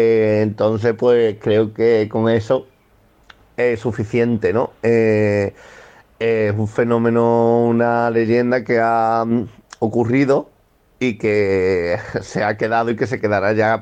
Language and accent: Spanish; San Fernando, Andalusia, Spain; siempre he dicho que soy de San Fernando, de la isla